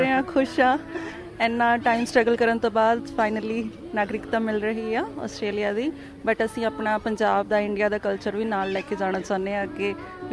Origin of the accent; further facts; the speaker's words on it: Fatehgarh Sahib, Punjab, India; ਪੰਜਾਬ ਤੋਂ ਸਰ, ਮੇਰਾ ਜ਼ਿਲ੍ਹਾ ਫਤਿਹਗੜ੍ਹ ਸਾਹਿਬ ਆ